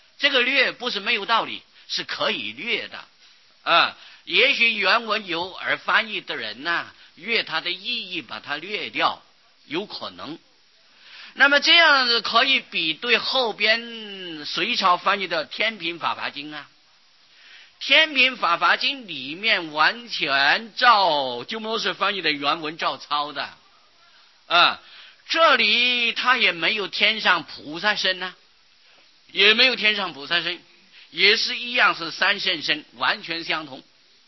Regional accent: China; 而且我们中国人喜欢简略呀，不喜欢梵文呐，喜欢简略。

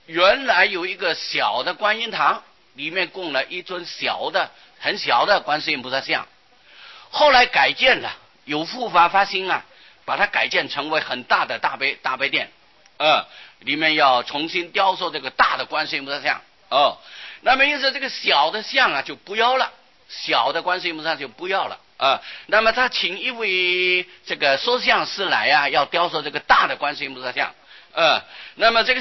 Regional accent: Taiwan; 所以我们台湾人的习惯啊，就是喜欢说大佛哦

